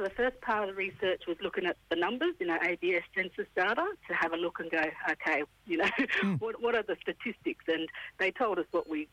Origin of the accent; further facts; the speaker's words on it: Queensland, Australia; now in Darwin, Australia; Yeah, so that's where I was born, spent my early years, but I've been up this way, Larrakia country, most of my life.